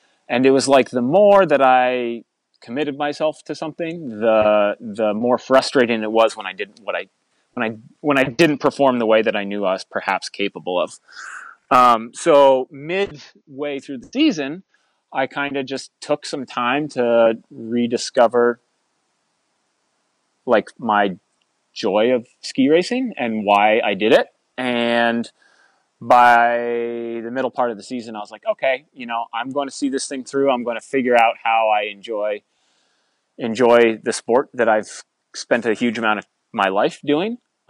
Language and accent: English; Putney, Vermont, United States; I grew up in Putney. I went to the Putney School for 2 years.